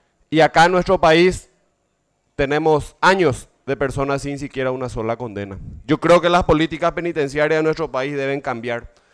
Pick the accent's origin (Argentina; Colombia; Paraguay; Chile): Paraguay; las incapacidades que tenemos como Estado paraguayo